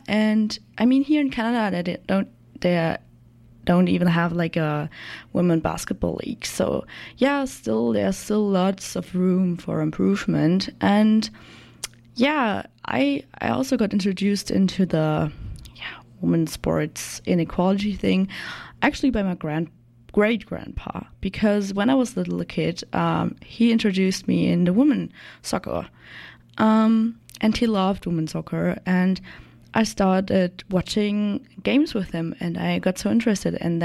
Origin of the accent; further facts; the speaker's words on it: Germany; I'm the new intern, and I'm from Germany, so I'm talking about Germany.